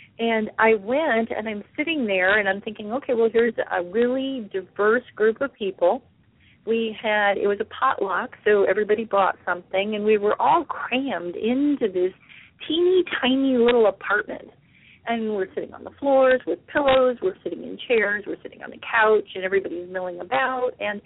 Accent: Midwest, United States; I grew up in the Midwest, and everything kind of trickled into the Midwest.

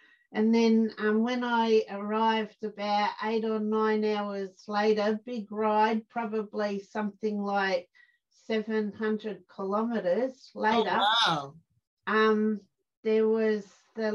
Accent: Victoria, Australia; now in South Australia, Australia; I'm an Aussie girl, and I come from Victoria, so I did go over the border and landed in South Australia.

